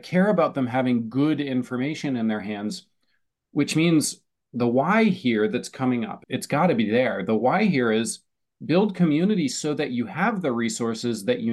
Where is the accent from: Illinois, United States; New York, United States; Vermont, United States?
Vermont, United States; I grew up in Northern Vermont. I had an amazing life.